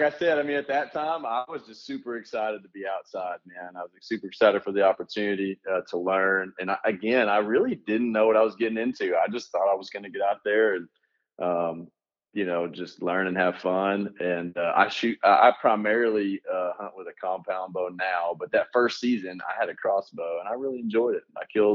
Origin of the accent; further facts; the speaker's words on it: Texas, United States; Well, so, I mean, I grew up in East Texas. My family moved a ton.